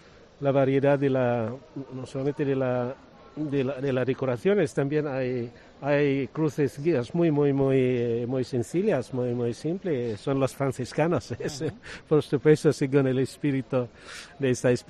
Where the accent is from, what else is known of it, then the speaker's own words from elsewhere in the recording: Philippines; moved away as an adult; now in Spain; Sí, soy filipino. Estoy aquí en España como nuncio desde hacía casi 2 años y medio